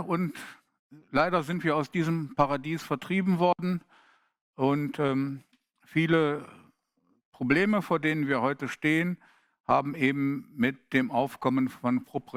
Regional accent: Düsseldorf, North Rhine-Westphalia, Germany; born there; Wohnen tue ich übrigens in Düsseldorf, wo ich auch geboren bin, gar nicht mal so weit von meinem Geburtsort weg

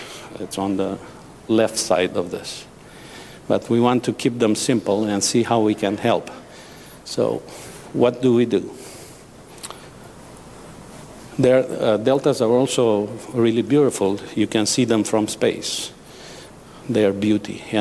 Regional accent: Romania; now in United States; I'm originally from Romania, working in the United States for now 28 years.

